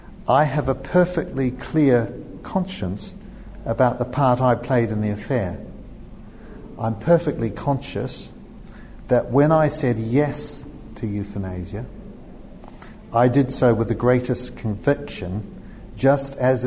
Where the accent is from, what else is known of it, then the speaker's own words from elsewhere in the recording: New Zealand; moved away as an adult; now in United Kingdom; I come originally from New Zealand. I trained in general surgery.